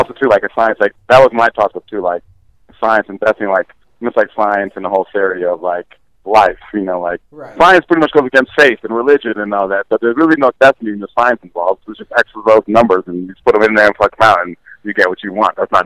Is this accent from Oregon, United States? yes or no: yes; Oregon, United States; I'm from Oregon.